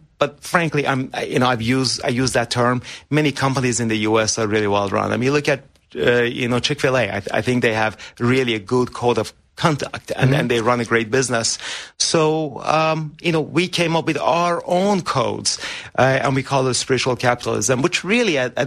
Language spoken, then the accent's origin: English; Iran; English is a second language; now in United States; as a kid growing up in Iran in the 1980s, when the eight-year war was going on with Iraq, I had hope in one country.